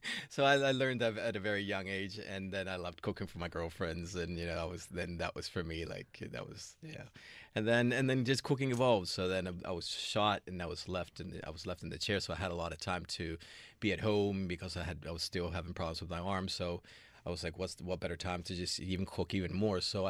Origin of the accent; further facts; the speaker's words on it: Caracas, Capital District, Venezuela; English is a second language; now in Miami, United States; I'm from Caracas, so I love the sea. I love to be by the ocean.